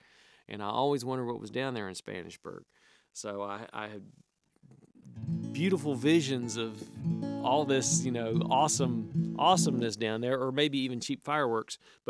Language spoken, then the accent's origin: English; Swope, Virginia, United States; much like my hometown of Swope, Virginia, it's getting there's a lot of rich people moving in there and buying it up, you know. And I'm Scotch Irish.